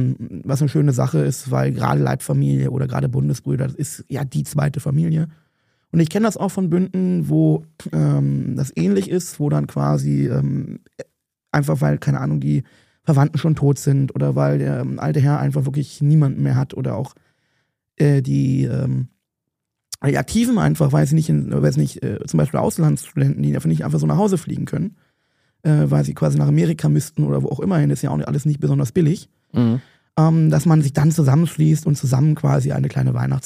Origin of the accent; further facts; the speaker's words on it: Berlin, Germany; Ich bin ja Berliner, ich bin ja auch mehr aus Berlin, wie man ja weiß.